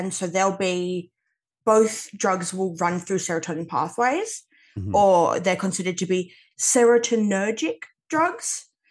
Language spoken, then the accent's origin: English; Australia; As you know, I'm Australian. I am 25